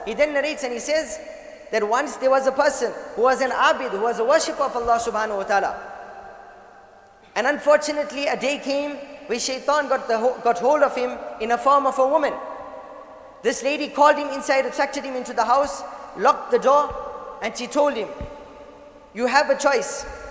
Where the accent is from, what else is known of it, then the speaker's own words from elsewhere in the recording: South Africa; No, I'm not an Indian, I'm a South African.